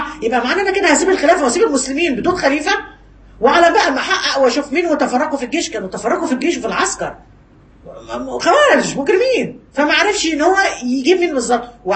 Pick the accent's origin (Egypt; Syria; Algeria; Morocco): Egypt; زي ما حصل عندنا في مصر